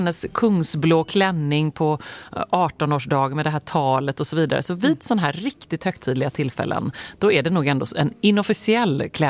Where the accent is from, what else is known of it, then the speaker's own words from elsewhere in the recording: Gothenburg, Västra Götaland County, Sweden; Och apropå vädret där så försökte man liksom småprata lite då som den göteborgare man är.